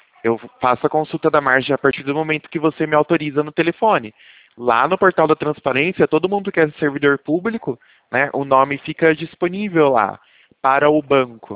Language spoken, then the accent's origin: Portuguese; São Paulo, Brazil; Eu sou aqui de São Paulo, da Central.